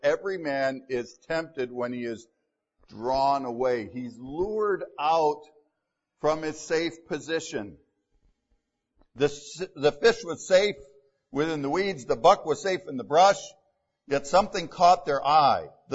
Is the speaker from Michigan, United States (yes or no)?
yes; Michigan, United States; I grew up in Michigan. Almost everybody hunts. It's a little different for me to be in a place where almost nobody hunts.